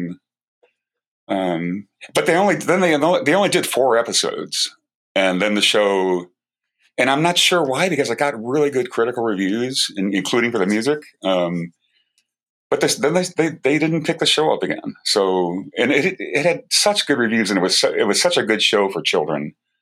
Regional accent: St. Louis, Missouri, United States; So I grew up in St. Louis. I played piano, you know, ever since I was like 5 years old.

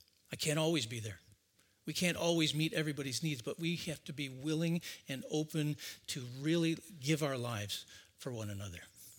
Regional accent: Rochester, New York, United States; I grew up in Rochester, New York.

